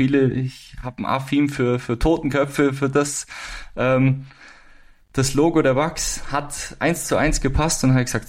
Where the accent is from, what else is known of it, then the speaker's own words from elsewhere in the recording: Germany; Man muss sich das so vorstellen, als Deutscher, jeder, der mal in den USA war, es ist ja schon unglaublich und riesig